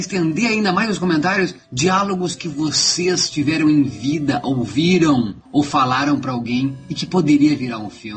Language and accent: Portuguese; Rio de Janeiro, Brazil; tenho 17 anos e sou do Rio de Janeiro.